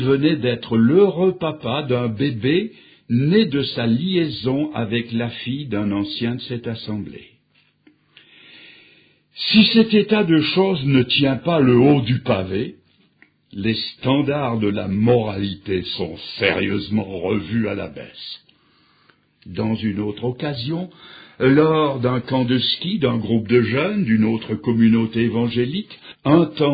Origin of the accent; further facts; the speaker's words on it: Switzerland; Il n'y a pas longtemps, chez nous, en Suisse, un dimanche matin